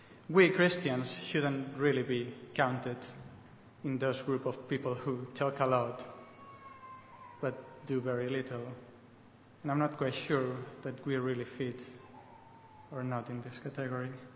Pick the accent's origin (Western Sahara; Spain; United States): Spain; English is a second language; now in England; just in case you don't know. And if you haven't noticed, I'm not English. I'm from Spain.